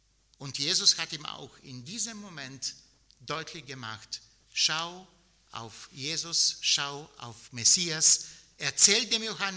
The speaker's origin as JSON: {"language": "German", "country": "Bulgaria", "tie": "born or raised there", "said": "Ich bin Jahrgang 77, geboren, aufgewachsen in Bulgarien, und ich gehöre zu der letzten Generation, die nach dem alten sozialistischen Schulsystem unterrichtet wurde."}